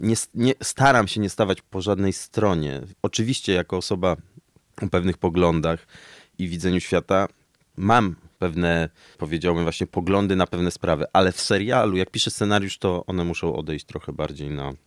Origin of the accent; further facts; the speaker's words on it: Masovian Voivodeship, Poland; born there; Niestety urodziłem się na Mazowszu, więc to dziwnie brzmi.